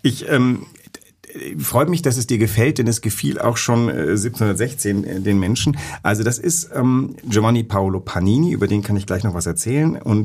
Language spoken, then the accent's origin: German; Athens, Attica, Greece; Ich bin ja in Athen groß geworden und habe mir gedacht, Athen ist die schönste Stadt der Welt.